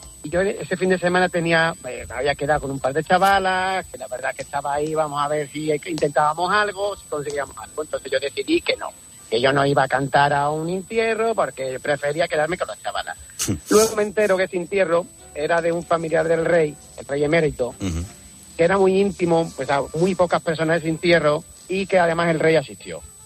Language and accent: Spanish; Sanlúcar de Barrameda, Andalusia, Spain; Y tan especial que yo soy de Sanlúcar